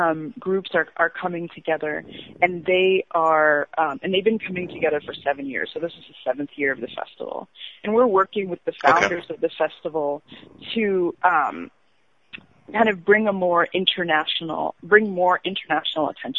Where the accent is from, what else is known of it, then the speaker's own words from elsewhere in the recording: Ethiopia; now in United States; And I'd say, "I'm from Ethiopia."